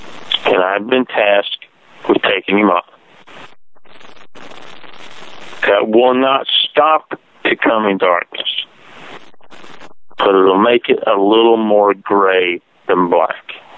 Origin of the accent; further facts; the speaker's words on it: Ireland; I got a big mouth. I'm Irish. What can I say?